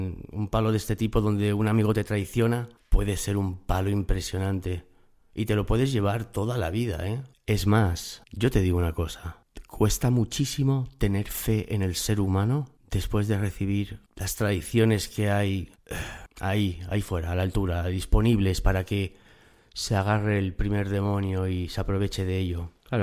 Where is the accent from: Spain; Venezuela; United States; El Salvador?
United States; por lo menos yo me crié en Estados Unidos